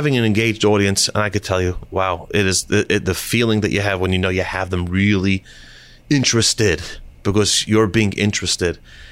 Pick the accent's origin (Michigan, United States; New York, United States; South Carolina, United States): New York, United States; Brooklyn; And, you know, I said, I'm from Brooklyn. I don't hunt.